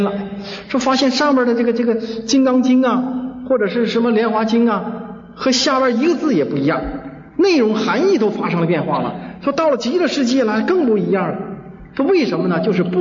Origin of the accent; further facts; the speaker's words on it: China; 我们中国人接受不了，所以就把他铲除了。